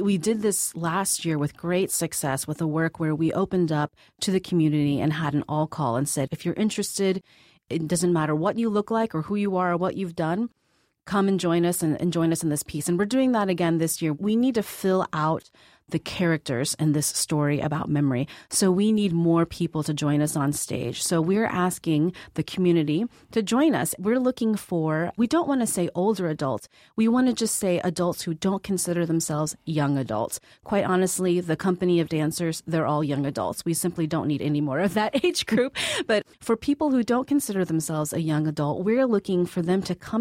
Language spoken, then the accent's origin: English; Dallas, Texas, United States; I grew up in Dallas, Texas, which where a lot of immigrants, Cambodian immigrants, actually settled. I went to school in Pittsburgh.